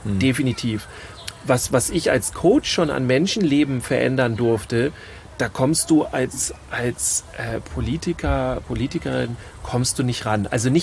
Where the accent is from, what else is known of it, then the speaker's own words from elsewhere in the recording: Schleswig-Holstein, Germany; wir kommen hier aus Schleswig-Holstein und hier im Garten fliegen ganz viele Hummeln rum